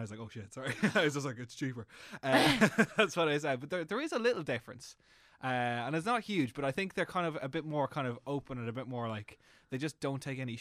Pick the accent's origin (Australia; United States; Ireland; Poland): Ireland; Navan, Leinster; I'm from Navan in County Meath.